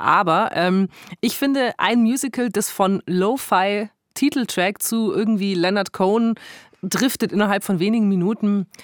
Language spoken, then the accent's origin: German; Augsburg, Bavaria, Germany; Gelernt ist gelernt, wie man bei uns in Augsburg sagt.